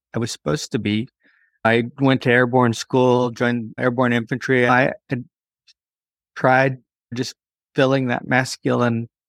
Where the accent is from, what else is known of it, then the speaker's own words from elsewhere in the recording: Montana, United States; I grew up in Montana, divorced parents, and we moved around a lot.